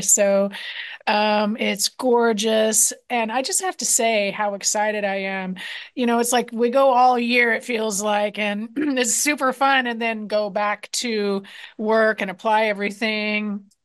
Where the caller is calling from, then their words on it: Bellingham, Washington, United States; Well, I'm coming from Bellingham, Washington right now.